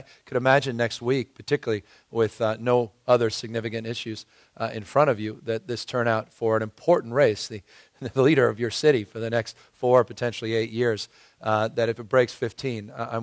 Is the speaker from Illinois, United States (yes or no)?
no; San Francisco, California, United States; described San Francisco as 47 square miles surrounded by reality, which is a great way to describe my hometown.